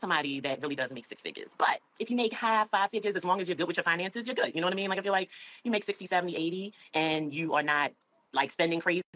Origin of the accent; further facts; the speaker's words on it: Baltimore, Maryland, United States; You know, I'm from Baltimore. It's a lot of bums around here, respectfully.